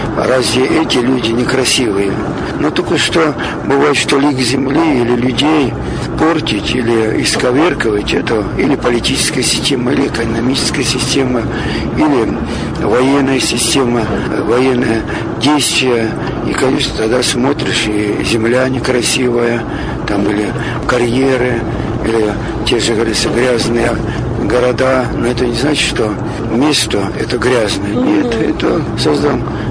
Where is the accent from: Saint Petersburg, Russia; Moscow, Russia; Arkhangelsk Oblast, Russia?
Arkhangelsk Oblast, Russia; мы все из Поморова, с Архангельской области, ну тогда губерния была, соответственно, у меня в роду священники и моряки, и рыбаки